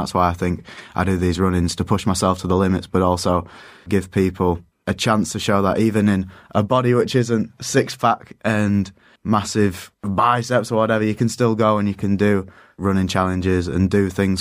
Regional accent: York, Yorkshire and the Humber, United Kingdom; the name, I'm actually from York, so

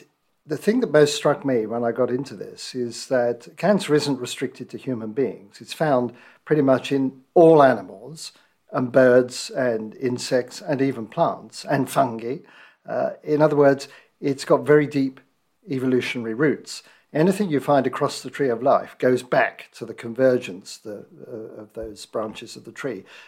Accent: London, United Kingdom; I grew up in North London, in Hampstead Garden suburb.

